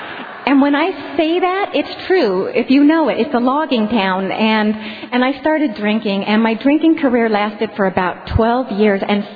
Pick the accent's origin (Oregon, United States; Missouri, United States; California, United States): Oregon, United States; Estacada; I grew up in Estacada, Oregon. Are there any Estacada folks out there? Because I would love to see you. It's a small logging town